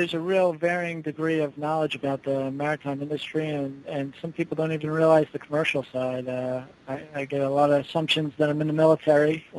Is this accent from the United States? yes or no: yes; United States; I grew up on the Long Island Sound, and I grew up sailing at a young age.